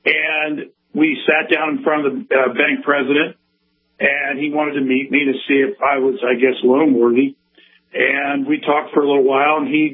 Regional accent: Ohio, United States; I grew up in Ohio, and I went to medical school in Ohio.

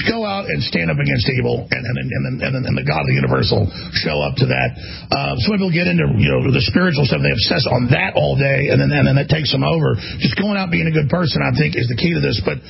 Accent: Dallas, Texas, United States; Well, I've told the story growing up in Dallas, well, the richest county in Texas at the time.

